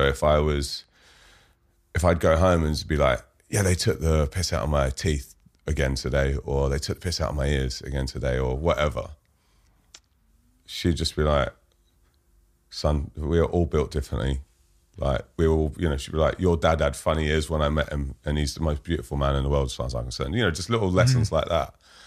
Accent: London, United Kingdom; London. I grew up in Fulham. I went to school in Wandsworth.

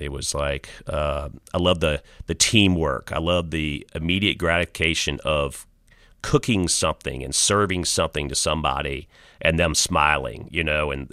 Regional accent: Louisiana, United States; I just growing up in South Louisiana, food is so much a part of our culture.

